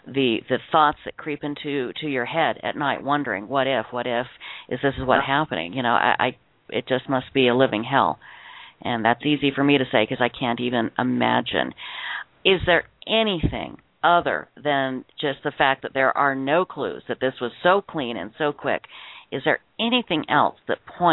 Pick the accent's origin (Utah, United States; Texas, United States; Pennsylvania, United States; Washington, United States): Utah, United States; the missing West Valley woman here in my home state of Utah.